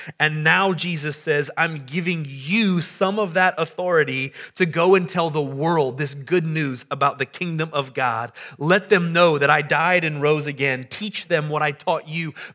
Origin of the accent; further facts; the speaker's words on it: Ohio, United States; Ohio brother, right there. I'm from Ohio, for those of you who don't know me.